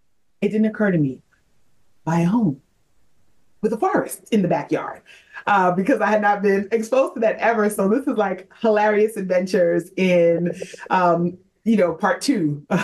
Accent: New York City, New York, United States; now in Atlanta, United States; And so I am removed from New York City, where I'm from, born and raised, to Atlanta.

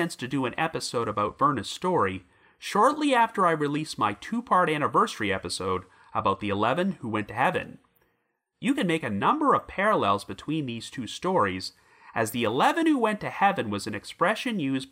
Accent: Canada; Even though I grew up in Canada, I would have been less than 3 years old when Olson's crimes made the news

